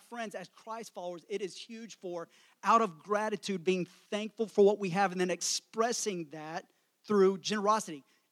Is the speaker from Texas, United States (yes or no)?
yes; Colleyville, Texas, United States; born there; Colleyville and Grapevine was Lake Travis in 1990. It was in the top 10 of wealth of homes in all the United States. And I was blessed and fortunate enough to be born there